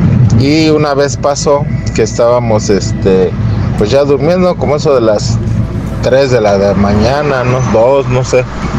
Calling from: Mexico City, Mexico; Soy aquí de la Ciudad de México

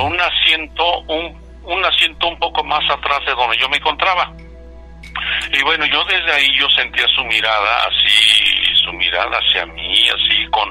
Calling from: Ayotla, State of Mexico, Mexico; Me encuentro en Ayotla, Estado de México.

